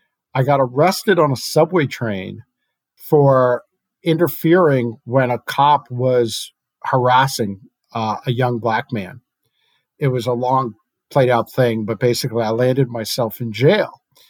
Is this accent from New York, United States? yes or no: yes; Brooklyn, New York, United States; I'm from Brooklyn, New York, and I run a voter registration organization.